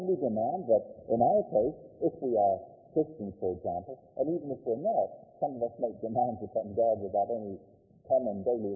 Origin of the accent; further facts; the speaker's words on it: Guernsey; born there; as I was born in Guernsey